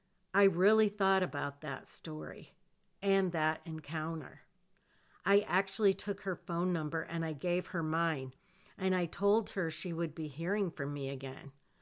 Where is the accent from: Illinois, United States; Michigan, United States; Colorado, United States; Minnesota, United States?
Michigan, United States; And we told her we were from Michigan.